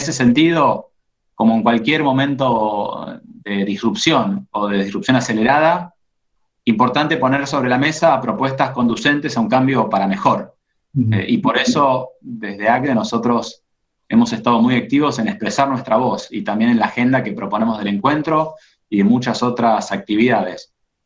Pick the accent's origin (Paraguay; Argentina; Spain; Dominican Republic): Argentina; estamos todos expectantes, como argentinos, de reacomodarnos un poco